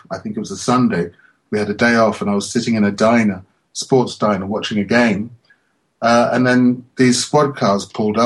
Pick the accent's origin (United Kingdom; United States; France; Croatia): United Kingdom; I'm in a band and I'm British and blah, blah, blah.